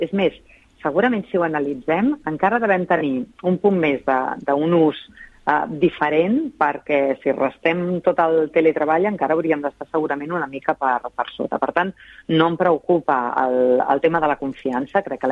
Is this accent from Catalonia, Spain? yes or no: yes; Sant Cugat del Vallès, Catalonia, Spain; S'ha de dir que jo, que soc de Sant Cugat del Vallès